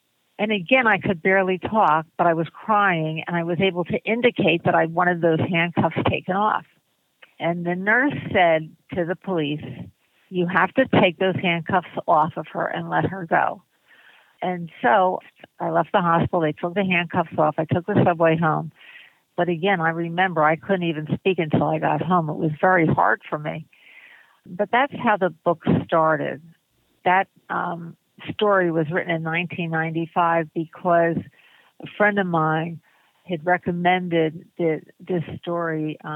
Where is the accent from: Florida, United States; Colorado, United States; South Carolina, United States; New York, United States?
New York, United States; Port Jervis; I was born and raised in Port Jervis, New York. That's where the Pennsylvania, New York, New Jersey come together.